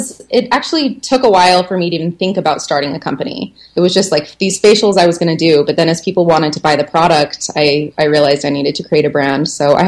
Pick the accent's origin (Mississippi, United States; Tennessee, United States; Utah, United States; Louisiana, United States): Utah, United States; Salt Lake City; also born or lived in New York; So I'm from Salt Lake City, Utah, and I studied cosmetology and aesthetics while I was still in high school.